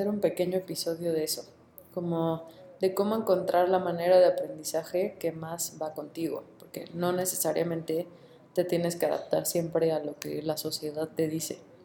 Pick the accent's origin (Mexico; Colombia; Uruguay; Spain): Mexico; also born or lived in United States; yo nací en Estados Unidos y mi familia es como la mitad, ¿no? O sea, mitad de mi familia vive en Estados Unidos y la mitad en México. Y yo crecí en México